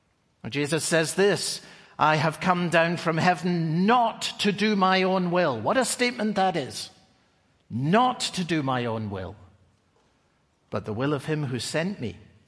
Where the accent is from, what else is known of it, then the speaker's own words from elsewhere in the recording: Scotland, United Kingdom; some words that we used to sing growing up in Scotland.